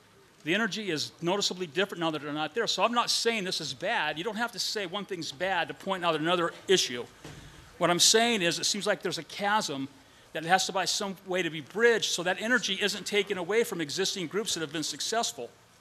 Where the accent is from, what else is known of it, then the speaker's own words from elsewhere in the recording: West Sacramento, California, United States; from West Sacramento, California, the new home of the A's, and which is in Yolo County